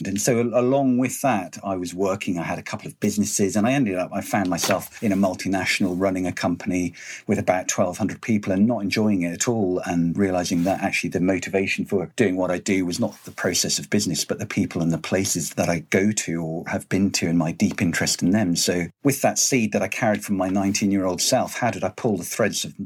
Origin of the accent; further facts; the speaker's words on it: Scotland, United Kingdom; I'm half Scottish, half Norwegian, so prefer the colder climes to the warm. Yeah, growing up in the Highlands of Scotland